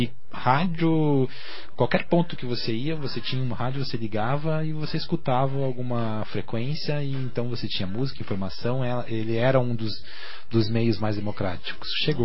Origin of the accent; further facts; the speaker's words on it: Paranaguá, Paraná, Brazil; que eu sou bagrinho, sou de Paranaguá, e mantenho a minha ligação forte com a cidade, minha família ainda mora lá